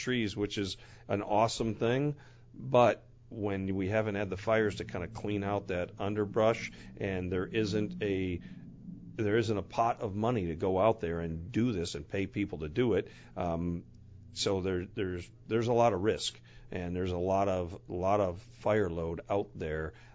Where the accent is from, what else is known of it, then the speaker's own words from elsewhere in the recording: Detroit, Michigan, United States; For those of you that don't know, I'm originally from the Detroit area, and I'm a huge Red Wings fan.